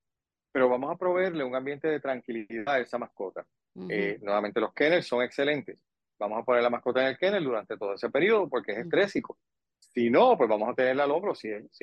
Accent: Puerto Rico; siendo nosotros los boricuas como somos

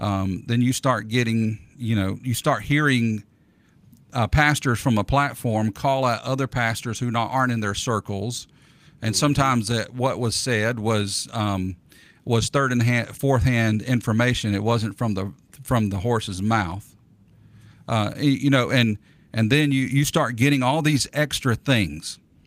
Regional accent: Bassett, Virginia, United States; I grew up in Bassett, Virginia, where there was furniture factories, and my whole family were furniture workers.

